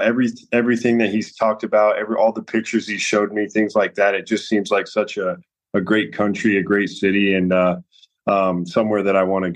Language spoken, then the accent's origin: English; Colorado, United States; I'm from Colorado, so I'll go back to Colorado and see my family